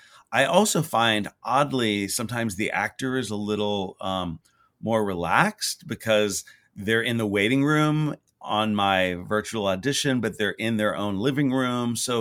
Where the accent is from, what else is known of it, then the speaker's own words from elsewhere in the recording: Houston, Texas, United States; I mean, I grew up in Houston, Texas, and I think I started at a very young age.